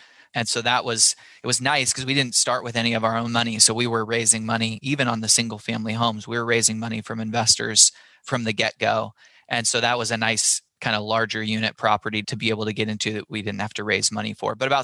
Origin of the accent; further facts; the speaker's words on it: Eugene, Oregon, United States; Our background is my brothers and I, we grew up in Eugene, Oregon.